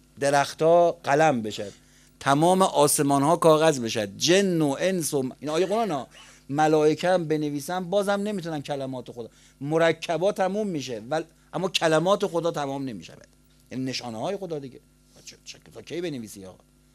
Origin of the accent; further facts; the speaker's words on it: Tehran, Tehran Province, Iran; رفقای ما از محل ما که حالا اونور تهرانه دیگه، ما غرب تهرانیم دیگه،